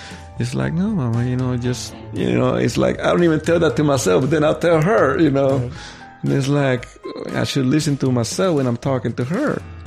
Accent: Mexico; now in United States; I came from Mexico and all the things that happened to me at home.

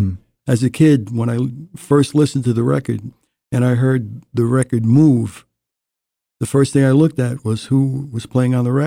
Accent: Newark, New Jersey, United States; Originally from Newark, New Jersey, and I grew up in an area called Down Neck.

